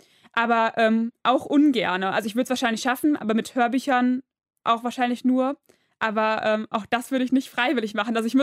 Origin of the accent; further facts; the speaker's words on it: Duisburg, North Rhine-Westphalia, Germany; Ja, ich komme aus Duisburg.